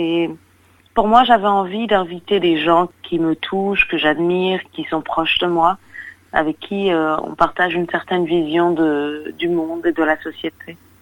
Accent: Mali; je parle de ma culture, je parle de ce qui se passe chez moi au Mali

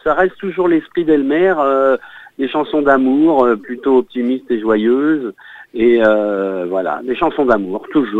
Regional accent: Nantes, Pays de la Loire, France; nous, en tant que Nantais, donc Nantes étant la capitale de la Bretagne

